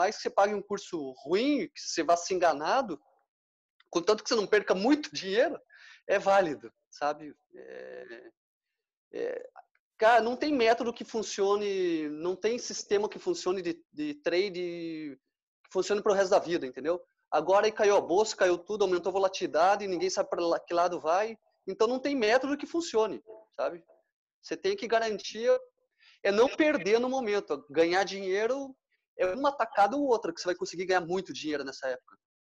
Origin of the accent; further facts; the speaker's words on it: Curitiba, Paraná, Brazil; Sou formado pela Federal do Paraná, sou natural de Curitiba, no Paraná lá.